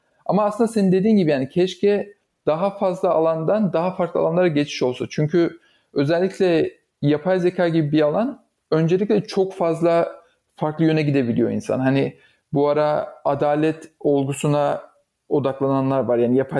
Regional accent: Dinar, Afyonkarahisar, Turkey; also born or lived in İzmir; Ben yani İzmir'de doğdum ama hemen yani daha çok küçükken, 2 yaşındayken falan biz taşındık. Ben aslında ilkokula Afyon'da bile değil, Afyon'un ufak bir ilçesinde gittim. Dinar diye bir ilçesi vardı. Deprem sayesinde biliniyor olabilir. Hatta biz de deprem yüzünden ayrıldık.

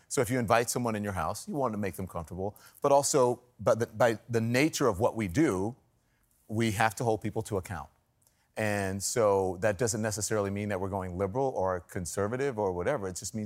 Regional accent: Louisiana, United States; I am from Louisiana.

